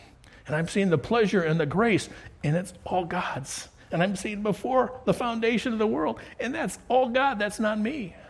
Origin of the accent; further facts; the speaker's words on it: Detroit, Michigan, United States; born there; I was born in Old Providence Hospital in downtown Detroit